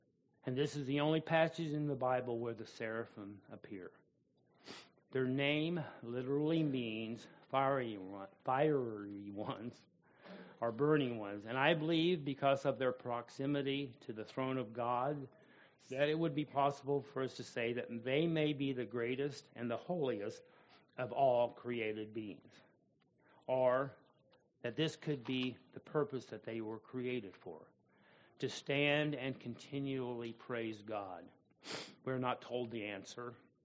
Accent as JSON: {"language": "English", "country": "United States", "tie": "born or raised there", "said": "Now for us, growing up in America, we don't really have any real context of royalty and the protocol that would be appropriate in the throne room."}